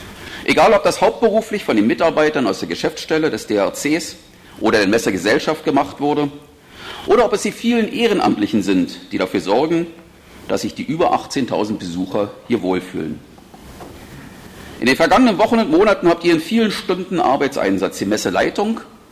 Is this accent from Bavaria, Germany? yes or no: yes; Landshut, Bavaria, Germany; Und da die Konferenz in meiner Heimatstadt Landshut stattfindet